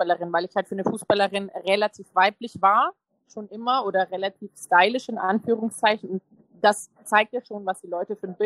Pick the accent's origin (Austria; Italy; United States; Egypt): Italy; German is a second language; Italien für mich so das beste Gesamtpaket, weil A, natürlich mein Heimatland, B, war ich nicht allzu weit weg von der Familie, ich kenne die Sprache, ich kenne die Kultur, ich kenne das Essen